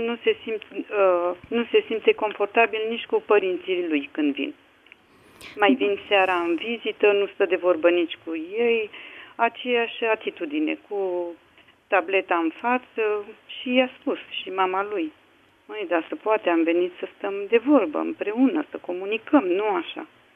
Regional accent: Ploiești, Prahova, Romania; Eu nu pot să plec decât vineri seara, că sunt de la Ploiești.

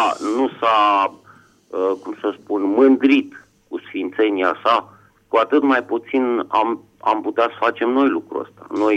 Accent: Bucharest, Romania; din București

